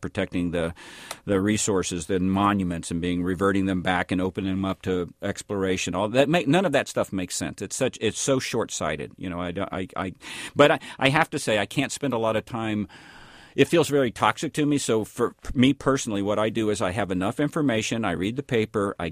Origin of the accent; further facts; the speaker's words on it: Tennessee, United States; I grew up in East Tennessee, full of trees.